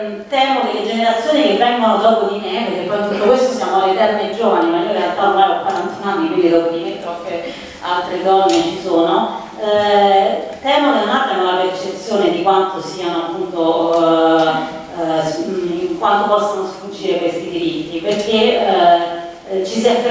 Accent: Lazio, Italy; io vengo dal Lazio e nella nostra regione ormai è veramente una questione forte da più di 10 anni.

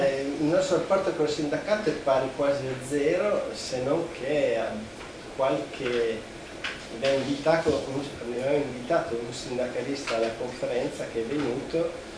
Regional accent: Sardinia, Italy; io vengo dalla Sardegna, in Sardegna c'è stato tutto un progetto di sviluppo chimico che ha creato disastri

